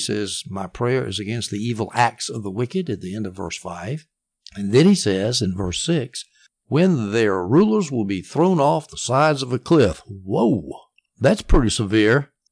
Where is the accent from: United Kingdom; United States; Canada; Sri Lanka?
United States; the South; I'm from the South, and we're very polite down here